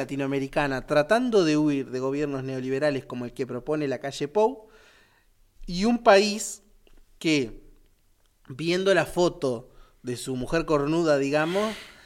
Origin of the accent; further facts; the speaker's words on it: Colonia, Uruguay; Yo que vengo de Colonia